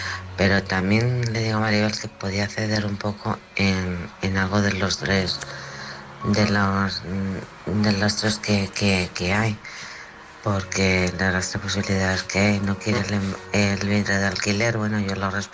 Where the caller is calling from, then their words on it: Alcorcón, Community of Madrid, Spain; de Alcorcón.